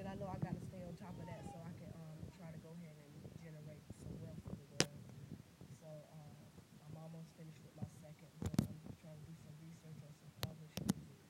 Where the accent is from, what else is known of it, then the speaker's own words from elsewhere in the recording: South Carolina, United States; now in New York, United States; I'm originally from South Carolina, generated over in North Carolina. So I'm just from the Carolinas. I generated from Carolina, moved up to New York City.